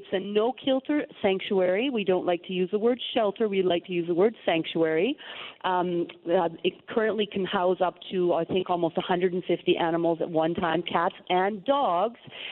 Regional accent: Canada; now in Puerto Vallarta, Mexico; I'm originally from Canada, came to Mexico in 1989. I'm now a Mexican citizen. I'm a cat rescuer. Since I came to Puerto Vallarta

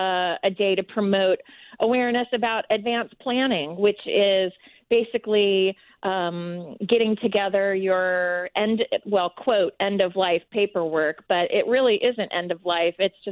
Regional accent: Dayton, Ohio, United States; I'm originally from Dayton, Ohio, so right. I was back home visiting him and having a party there.

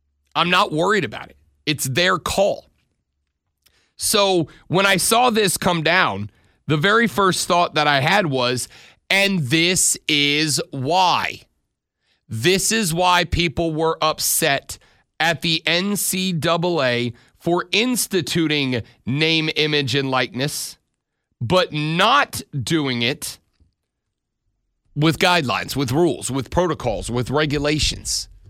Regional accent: Florida, United States; My home state of Florida does not have a state income tax.

